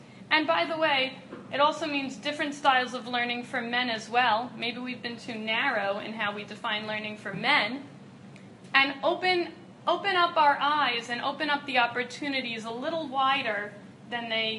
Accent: Scarsdale, New York, United States; I grew up in Westchester in Scarsdale

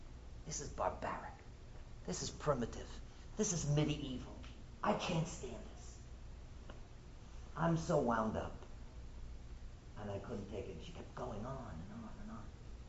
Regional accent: Bronx, New York, United States; I'm from the Bronx. So I grew up listening to contemporary music.

